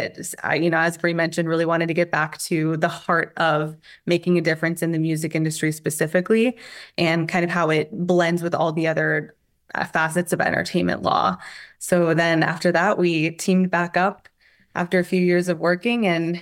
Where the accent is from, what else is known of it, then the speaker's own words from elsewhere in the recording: Texas, United States; I'm from Texas originally. Yeah.